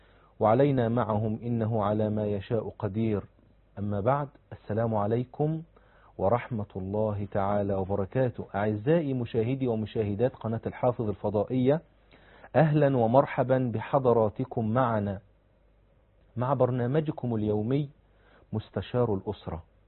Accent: Egypt

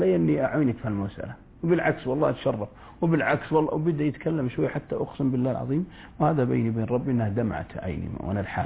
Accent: Unaizah, Al-Qassim, Saudi Arabia; إذا مسكت الطريق مسافر راجع بديرتي القصيم عنيزة

